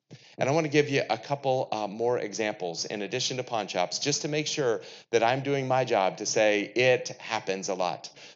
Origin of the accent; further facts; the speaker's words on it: New England, United States; I'm from New England, and we don't pronounce R's up there